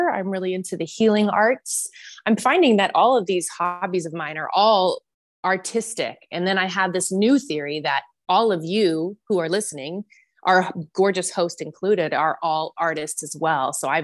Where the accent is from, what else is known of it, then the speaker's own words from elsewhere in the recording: Nebraska, United States; So I grew up in Nebraska, which is in the middle of America. There's, you know, cows and church and really, really, really nice people.